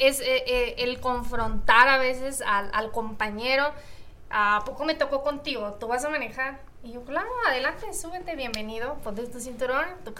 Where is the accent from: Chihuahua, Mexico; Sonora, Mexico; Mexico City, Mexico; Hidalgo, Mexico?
Sonora, Mexico; Digo, yo vengo de Sonora, ¿no? Entonces tengo muy referenciado Hermosillo.